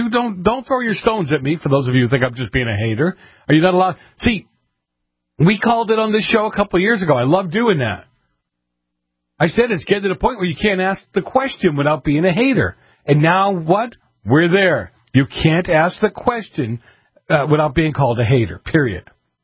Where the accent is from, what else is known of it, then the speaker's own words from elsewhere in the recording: Boston, Massachusetts, United States; And when I grew up in Boston, you had the people that were just coming, just came in off the boat, so to speak.